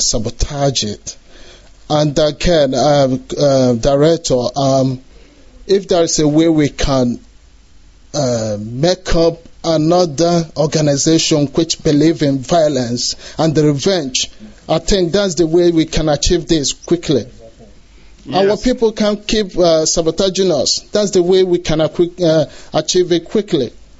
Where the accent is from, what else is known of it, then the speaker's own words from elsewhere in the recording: Isu, Imo, Nigeria; I'm from Isu LGR of Imo State of Biafra.